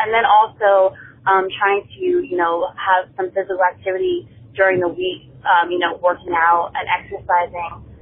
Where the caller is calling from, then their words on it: North Carolina, United States; I'm calling from North Carolina.